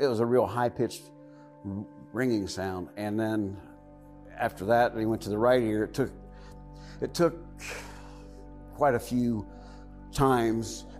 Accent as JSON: {"language": "English", "region": "Ohio", "country": "United States", "said": "I'm visiting my daughter Jamie from, I'm from Ohio. My daughter lives here. Jamie lives here in Houston."}